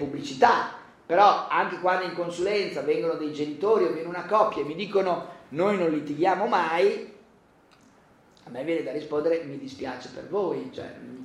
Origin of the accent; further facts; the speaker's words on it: Bologna, Emilia-Romagna, Italy; io sono di Bologna, in casa mia i tortellini si fanno così